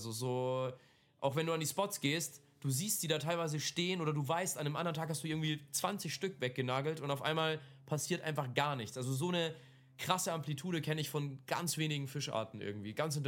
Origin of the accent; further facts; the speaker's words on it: Bavaria, Germany; ich komme ja aus Bayern, also ursprünglich, bevor ich hergezogen bin